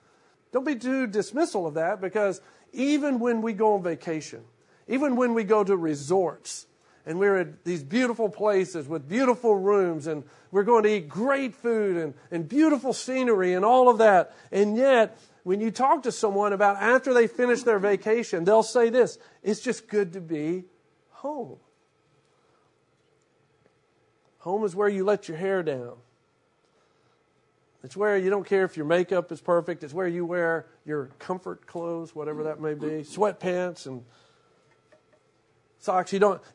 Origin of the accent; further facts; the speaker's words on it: Shreveport, Louisiana, United States; when I think of home, I think about, for instance, the house I grew up in Shreveport, Louisiana.